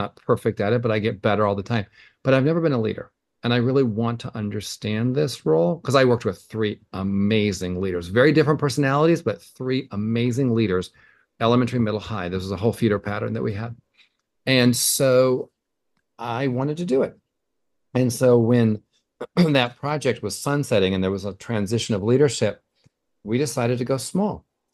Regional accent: San Diego, California, United States; I was born and raised in San Diego. I'm a third generation San Diego. And my grandparents were here. My mom and dad are here.

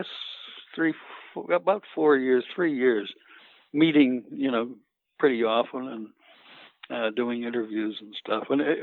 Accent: Green Bay, Wisconsin, United States; I grew up in Green Bay, and my dad was a news editor of the Green Bay Press Gazette.

